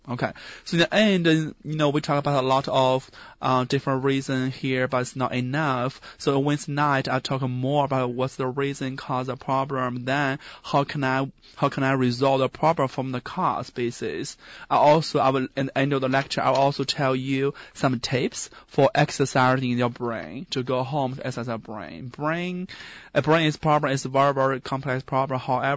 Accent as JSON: {"language": "English", "country": "China", "second_language": "English", "moved": "yes", "lives_now": "United States", "said": "I'm from China, went to U.S. to Davenport, Iowa, study chiropractic."}